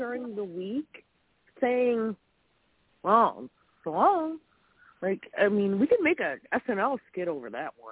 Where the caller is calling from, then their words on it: Wisconsin, United States; in Wisconsin.